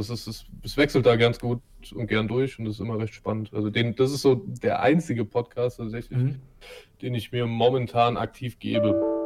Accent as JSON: {"language": "German", "country": "Germany", "said": "Und als Deutscher dürfen wir halt nicht deutsch sein."}